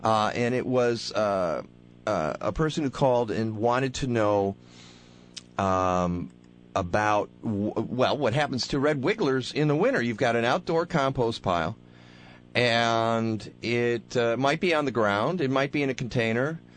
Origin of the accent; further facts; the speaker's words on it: Detroit, Michigan, United States; How well, I grew up in Detroit, you know, just